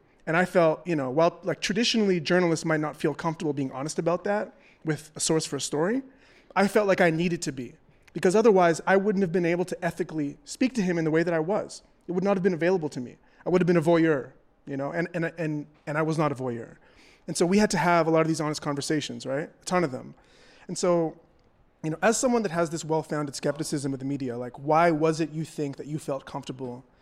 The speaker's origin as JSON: {"language": "English", "town": "Toronto", "region": "Ontario", "country": "Canada", "said": "I'm a young black journalist. I'm from Toronto, Canada. I'm not American"}